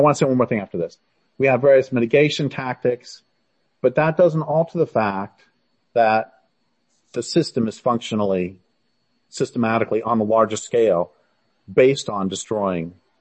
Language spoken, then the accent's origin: English; Boulder, Colorado, United States; I am 60 and basically, and I grew up in Boulder, Colorado, and I hate going back there